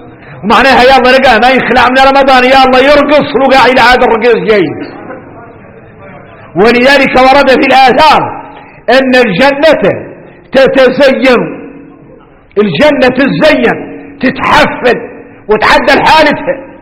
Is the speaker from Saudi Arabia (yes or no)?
no; Mauritania; احنا موريتاني